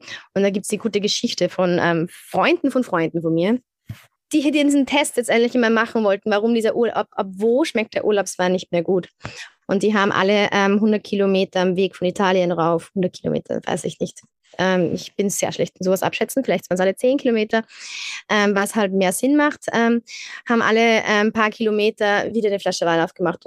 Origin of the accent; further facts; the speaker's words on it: Austria; Also wenn man bei uns in Österreich natürlich den Weinskandal sieht